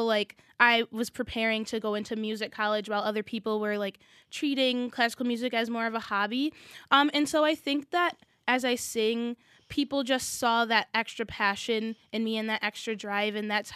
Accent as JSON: {"language": "English", "town": "Rochester", "region": "New York", "country": "United States", "tie": "born or raised there", "said": "growing up as especially a high school musician in Rochester, I had a lot of opportunities to perform at Eastman"}